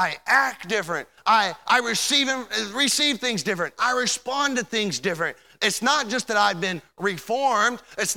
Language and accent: English; Michigan, United States; born there; I was born into that family. I was born in Michigan.